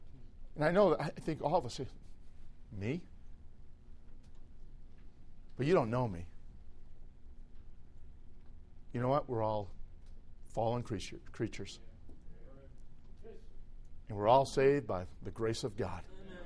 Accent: Chicago, Illinois, United States; I said, I'm from Chicago. I'm a Bears fan.

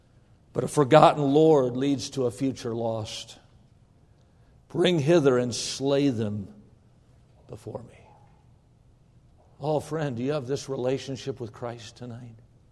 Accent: Midwest, United States; Now, I was raised in the Midwest. I've shoveled snow to get to my car, but I've never shoveled snow out of my car.

